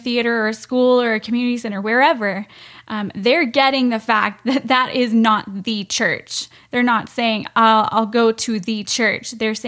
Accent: Southern United States, United States; And because we come from the South US, we kind of look at them like, really?

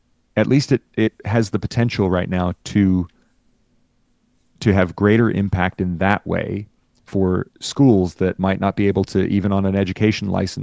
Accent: Fort Lauderdale, Florida, United States; the main library in Fort Lauderdale, the town I grew up in Florida, has a suite of computers

